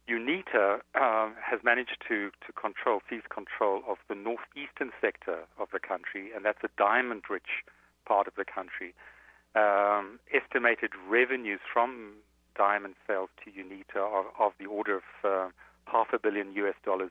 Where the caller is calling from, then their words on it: Johannesburg, Gauteng, South Africa; Yes, I'm speaking from Johannesburg.